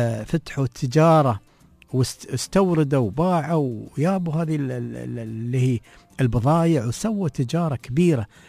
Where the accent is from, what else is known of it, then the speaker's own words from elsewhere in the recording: Dubai, United Arab Emirates; إذا ما عرفوا بعض المناطق عندنا مجرد ما نقول دبي قالك خلاص سوب، عرف أنت من وين.